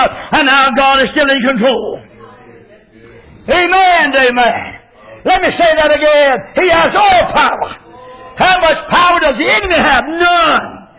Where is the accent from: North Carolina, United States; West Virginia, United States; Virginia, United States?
North Carolina, United States; born there; I was born in Sampson County, and they have a record of my birth in Sampson County, North Carolina.